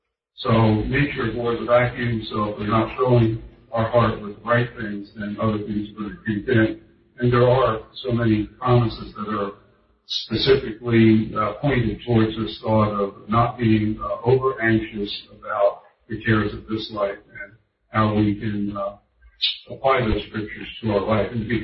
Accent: Wilmington, United States; from Wilmington.

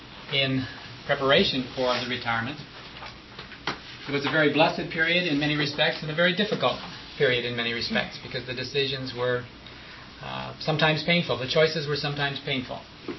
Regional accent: Denver, Colorado, United States; I am from Denver, Colorado.

